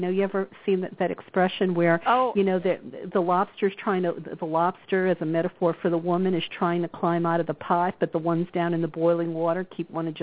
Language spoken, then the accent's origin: English; the South, United States; I mean, I come from the South, and I have a friend who I speak to now and again